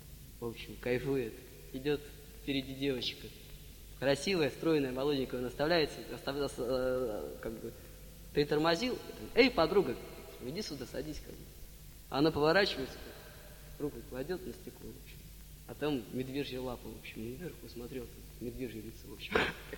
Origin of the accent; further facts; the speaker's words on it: Perm, Perm Krai, Russia; Дело в том, что вот я родился в Перми, в общем-то, там живу и вырос.